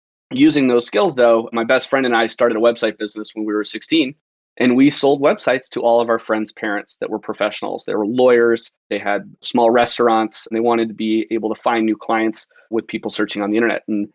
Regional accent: Colorado, United States; Yeah, so I was born and raised in Colorado. My mother is French, and my father spent the majority of his adult life down in Patagonia in South America.

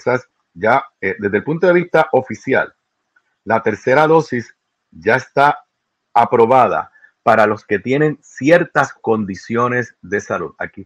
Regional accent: Puerto Rico; somos puertorriqueños por encima de todo, que somos únicos, que somos diferentes, que somos un país.

